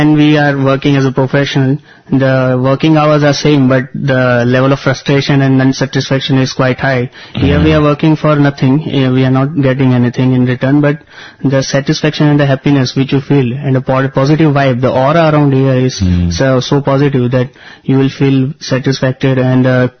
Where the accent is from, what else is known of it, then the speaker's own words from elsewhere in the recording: Surat, Gujarat, India; I am from Surat, Gujarat. I am a mechanical engineer.